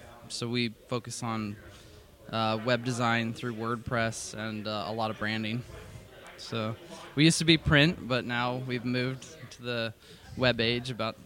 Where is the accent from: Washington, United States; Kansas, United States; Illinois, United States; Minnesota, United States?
Kansas, United States; Lawrence; I'm from Lawrence, Kansas, just outside of Kansas City. So, I claim Kansas City a lot, too, because it's more known than Lawrence.